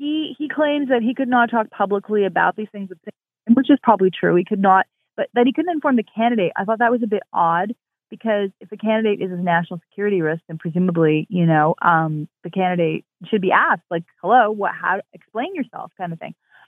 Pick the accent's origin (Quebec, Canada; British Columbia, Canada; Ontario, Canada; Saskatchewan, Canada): Quebec, Canada; Montreal; I'm from Montreal and I know the politics of Montreal.